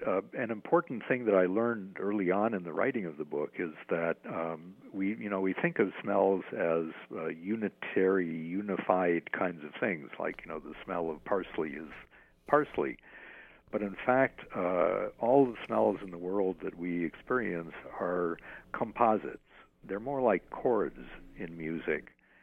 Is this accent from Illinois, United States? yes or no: yes; Chicago, Illinois, United States; I grew up in a suburb of Chicago in the 1950s